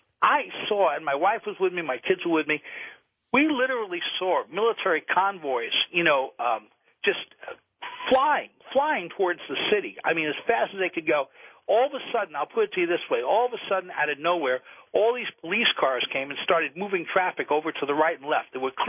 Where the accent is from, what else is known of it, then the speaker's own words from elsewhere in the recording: New York City, New York, United States; growing up in New York City on WOR